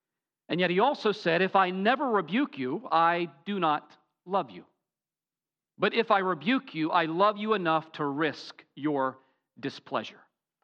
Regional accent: Tennessee, United States; I called my pastor growing up in Tennessee, Brother Bill, Brother Ted.

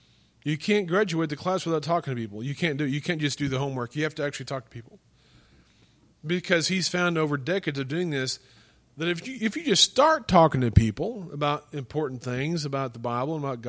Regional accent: Illinois, United States; I grew up in Illinois. That's Midwest, and I didn't grow up in Texas.

